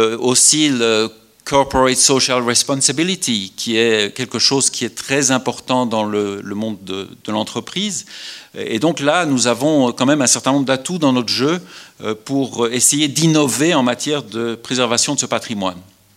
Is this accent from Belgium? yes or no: yes; Belgium; Je peux dire 76 puisqu'on est en Suisse et que je suis belge.